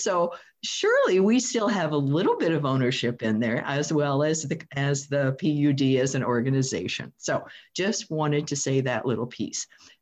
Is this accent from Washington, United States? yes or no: yes; Edmonds, Washington, United States; I'm from Edmonds.